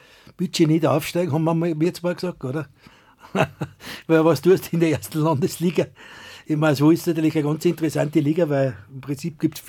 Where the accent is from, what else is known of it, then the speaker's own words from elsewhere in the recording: Kaprun, Salzburg, Austria; Für mich ein bisschen aus Kaprunner, weil man so bin aufgewachsen in Kaprun, ist Kaprun für mich etwas enttäuschend.